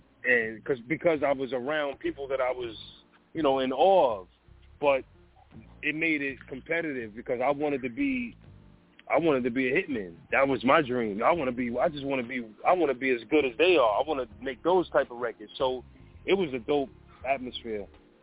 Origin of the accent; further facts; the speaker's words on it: Far Rockaway, New York, United States; I'm from Far Rock, Queens, and South Jamaica, and I'm from Hollis also. So I moved around a little bit. I grew up in Far Rock first, and then I moved to Southside